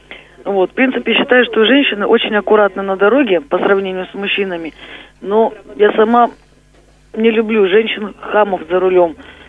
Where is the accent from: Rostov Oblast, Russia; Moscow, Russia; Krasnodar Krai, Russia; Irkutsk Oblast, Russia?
Rostov Oblast, Russia; Rostov-on-Don; Я из Ростова.